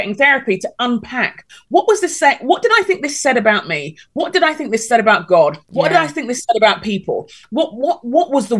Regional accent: Nigeria; moved away; I'm from a collective culture. I don't need any Lone Ranger business. I'm Nigerian. We do things as a pack. I left my pack and I came here to serve.

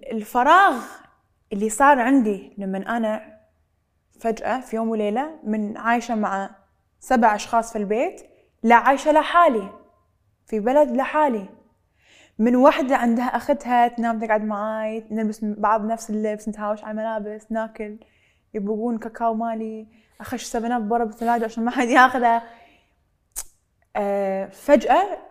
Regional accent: Kuwait; moved away; أنا اللي طلعت من الكويت بس أبي أسس حياتي وأسست لنفسي حياة خارج الكويت ما كنت أسوي هالحياة لو كنت قاعدة في الكويت

